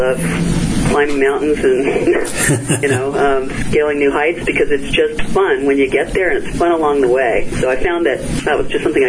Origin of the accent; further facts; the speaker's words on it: Berkeley, California, United States; I grew up in Berkeley, California, and I was fortunate to really be exposed to science at a very early age.